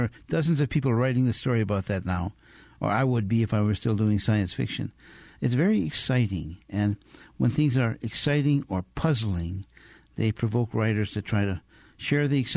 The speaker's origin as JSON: {"language": "English", "region": "Wisconsin", "country": "United States", "tie": "born or raised there", "said": "Yes, I grew up in Wisconsin. And I knew the people who are in that book."}